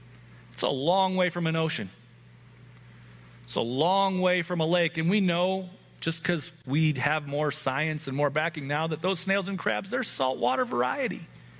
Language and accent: English; Glendive, Montana, United States; There's a creation museum in my hometown. It's awesome. Go there sometime. Like, Glendive is terrible. It's appropriately named.